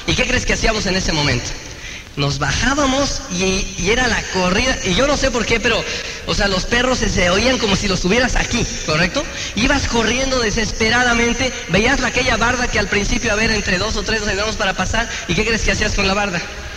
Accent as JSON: {"language": "Spanish", "town": "Tenancingo", "region": "State of Mexico", "country": "Mexico", "said": "allá de donde yo soy, de Tenancingo"}